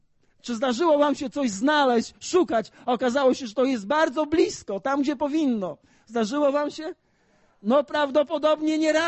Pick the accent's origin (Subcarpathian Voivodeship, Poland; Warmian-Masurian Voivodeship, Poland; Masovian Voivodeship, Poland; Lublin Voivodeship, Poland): Warmian-Masurian Voivodeship, Poland; Gołdap; Ja pochodzę z Gołdapi.